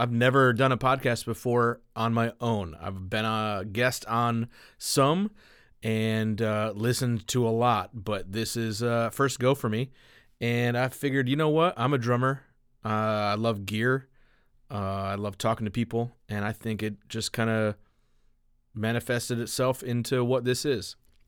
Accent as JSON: {"language": "English", "town": "Milan", "region": "Michigan", "country": "United States", "tie": "born or raised there", "said": "I was raised in a smaller town than even Ypsilanti, a place called Milan, which was kind of funny because we called it Milan in Michigan"}